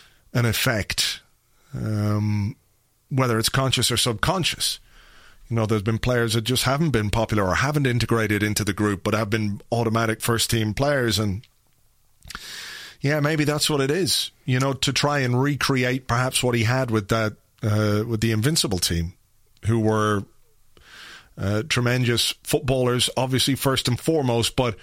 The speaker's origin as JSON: {"language": "English", "region": "London", "country": "United Kingdom", "tie": "born there", "said": "I was born in London"}